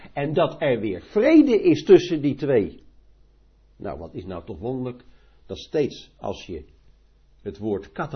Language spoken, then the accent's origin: Dutch; Netherlands; ik ben naar het vlees, ben ik een Hollander